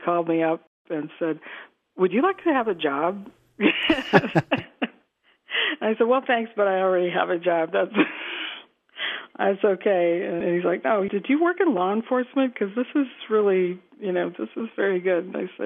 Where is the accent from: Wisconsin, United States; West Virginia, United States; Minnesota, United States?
Minnesota, United States; I grew up in Minnesota where you have to be very practical about everything.